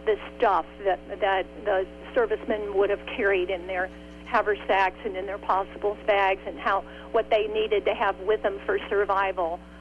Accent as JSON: {"language": "English", "region": "North Dakota", "country": "United States", "tie": "born or raised there", "said": "I grew up in Messina, and my ancestors were pioneers to Cass County"}